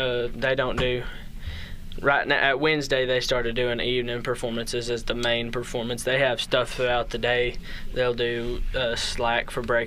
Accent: Clyde, Texas, United States; also born or lived in Abilene; now in Ranger, United States; I'm from Clyde. that was my first home.

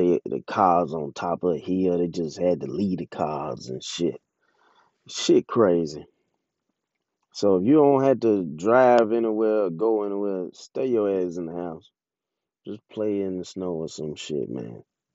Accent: Jackson, Mississippi, United States; Of course, I'm born and raised in Jackson, Mississippi. And growing up, we would have snow days, you know.

